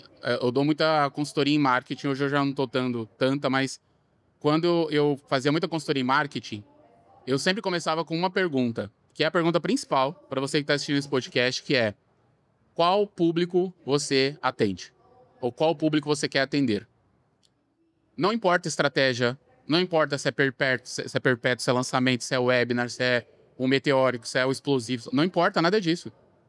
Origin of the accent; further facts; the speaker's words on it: Northeast Region, Brazil; now in São Paulo, Brazil; como eu sou nordestino, vim da periferia de São Paulo